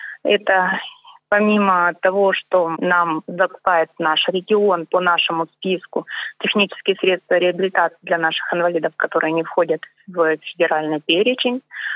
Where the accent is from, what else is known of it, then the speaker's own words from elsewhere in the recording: Donetsk, Donetsk Oblast, Ukraine; now in Russia; я была беженкой из Донецка. И в 2014 году у меня еще не было гражданства.